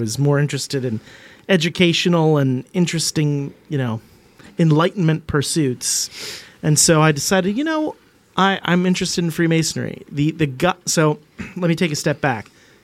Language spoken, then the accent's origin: English; North Arlington, New Jersey, United States; 15W, that's the Meadowlands. North Arlington, New Jersey.